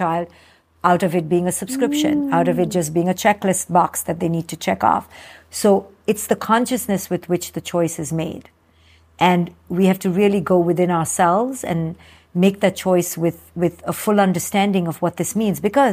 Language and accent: English; India; I came from India. You came from the Mediterranean culture.